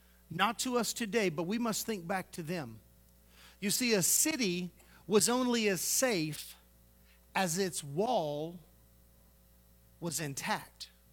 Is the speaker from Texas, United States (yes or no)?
yes; Houston, Texas, United States; Now, I grew up in Houston, but I spent my summers with my grandparents in the country.